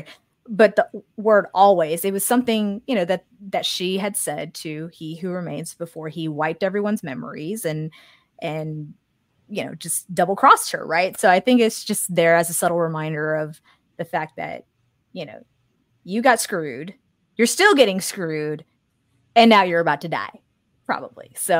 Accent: Texas, United States; Man, and we're from Texas, Justin.

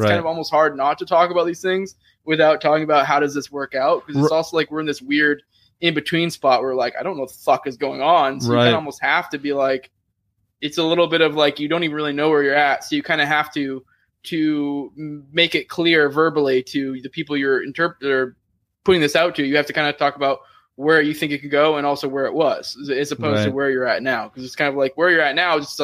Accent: Tampa, Florida, United States; I mean, I'm from Tampa, but I'm still in the same county.

